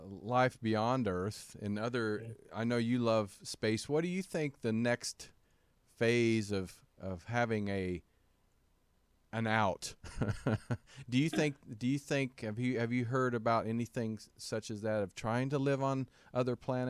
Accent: Kansas, United States; I grew up in Kansas where they have a nuclear power plant.

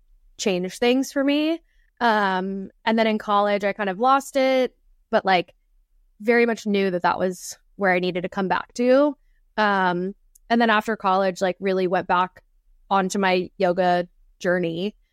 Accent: the South, United States; I come from the South

